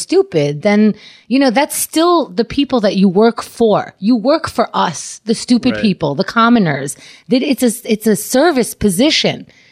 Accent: New York, United States; and I grew up in New York and there's not guns here

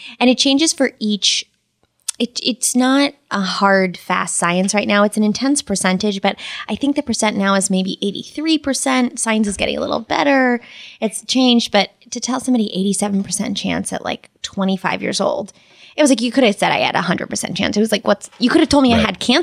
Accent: Canada; Like, I'm a Canadian.

